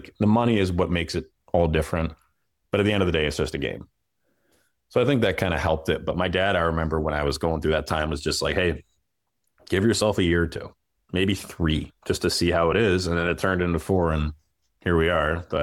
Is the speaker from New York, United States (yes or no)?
no; Charlotte, North Carolina, United States; because I was from Charlotte. I was the only hockey player that was currently playing from Charlotte.